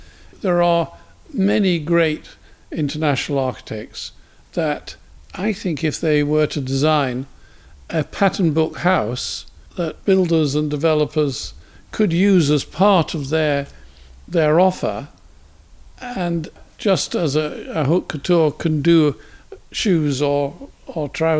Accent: Newcastle, North East England, United Kingdom; I come from Newcastle.

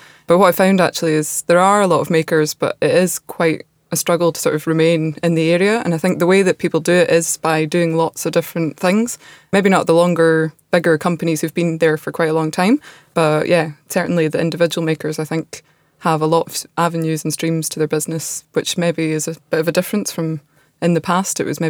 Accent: Scotland, United Kingdom; now in London, United Kingdom; I moved down to London from Scotland with the idea that there would be more sort of opportunities and different avenues to sort of take my business.

